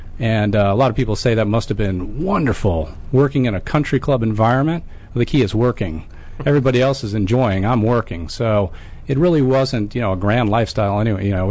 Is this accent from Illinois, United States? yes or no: yes; Illinois, United States; And I grew up outside Chicago.